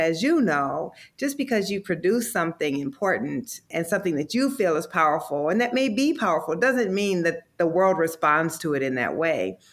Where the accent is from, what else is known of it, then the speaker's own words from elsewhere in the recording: Iowa, United States; I grew up in the Midwest. I grew up in Iowa, in a very white state, but in a small town that there were still enough Black folks to segregate us.